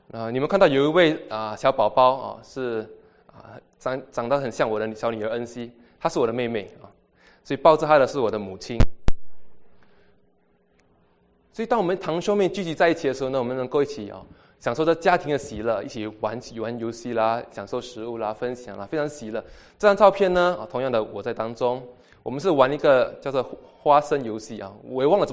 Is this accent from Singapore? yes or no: yes; Singapore; 我自小就在新加坡长大，上个星期你们听到从香港来的牧师证道，一听就听得出他口音。今天从新加坡来的弟兄可能你们也听得出。